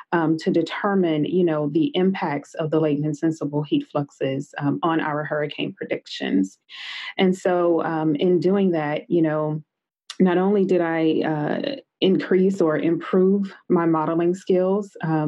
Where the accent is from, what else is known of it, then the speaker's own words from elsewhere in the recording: Meridian, Mississippi, United States; I grew up in Meridian, Mississippi, and, you know, Mississippi is in Tornado Alley.